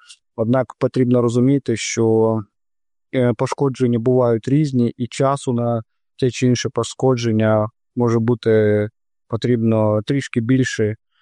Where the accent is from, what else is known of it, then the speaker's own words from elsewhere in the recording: Kherson, Kherson Oblast, Ukraine; Місто Херсон – це моє рідне місто, в якому я народився і виріс.